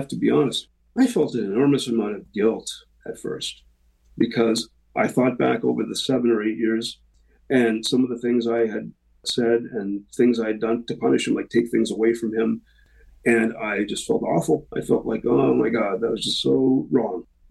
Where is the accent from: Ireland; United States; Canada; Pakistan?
Canada; We are Canadian. We formed in a city called Guelph, Ontario, which is about 40 minutes west of Toronto.